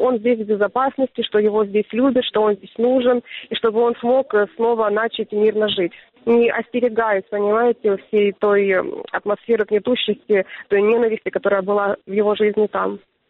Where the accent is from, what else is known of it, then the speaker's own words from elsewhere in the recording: Luhansk, Luhansk Oblast, Ukraine; Вопрос в том, нужно ли мне вернуться на Донбасс, я для себя пока не знаю.